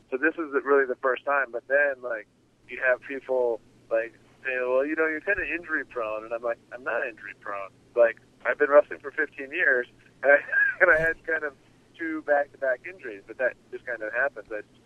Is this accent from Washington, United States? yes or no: yes; Aberdeen, Washington, United States; there was this fake interview with my hometown, the Aberdeen, Washington radio station or something like that.